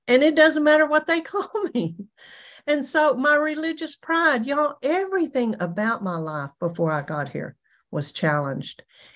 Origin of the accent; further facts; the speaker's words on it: Texas, United States; I'm from Texas. We know everything. We're bigger, badder, better. That's the way I'd lived my whole life.